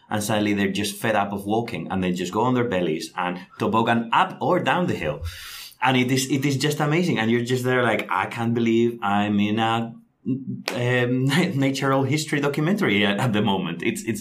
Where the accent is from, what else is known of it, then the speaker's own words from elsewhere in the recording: Spain; now in Oxford, United Kingdom; I'm from Spain. I'm studying here at Oxford